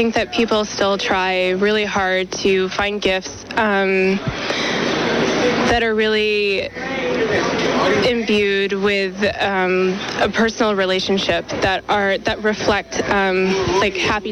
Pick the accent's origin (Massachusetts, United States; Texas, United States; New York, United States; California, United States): Massachusetts, United States; Boston; I'm from Boston.